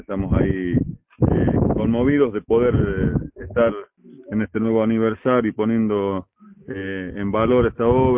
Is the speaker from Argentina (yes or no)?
yes; La Rioja, Argentina; lo que pensamos como riojanos, como artistas, como gente de bien que quiere un país unido